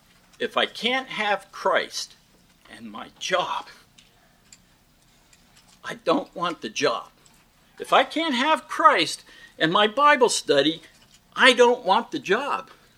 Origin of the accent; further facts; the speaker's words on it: California, United States; also born or lived in Dorothy; I'm out from the West Coast, and my early years were here at Dorothy, and my father was transferred in sales to the West Coast. And so in 1964, we went to California, and I went through high school and college.